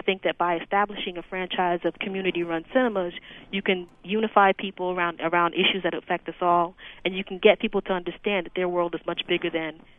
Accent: Syracuse, New York, United States; You know, I grew up in Syracuse, New York, and not the most progressive place in the world, but I had that information in my household.

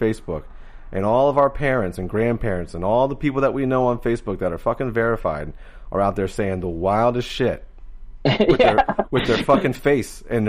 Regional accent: Florida, United States; But also, I'm from Florida. I mean, we're like a free speech kind of thing.

